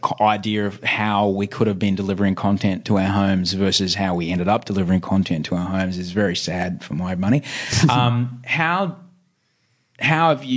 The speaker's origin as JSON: {"language": "English", "country": "Australia", "said": "what's also very important for, I think, us as a culture, as an Australian culture, having those communal experiences"}